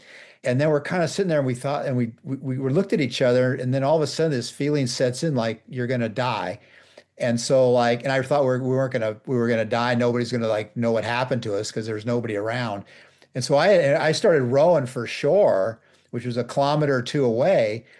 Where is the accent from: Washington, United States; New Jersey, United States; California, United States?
California, United States; Monterey; because I grew up here in the Monterey area, there have been a few attacks in the early 70s on surfers mainly.